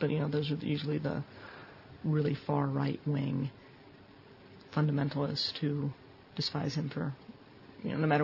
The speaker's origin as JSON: {"language": "English", "region": "Southeast", "country": "United States", "tie": "born or raised there", "said": "I mean, I grew up in the Southeast and went to a grammar school that had just recently been integrated"}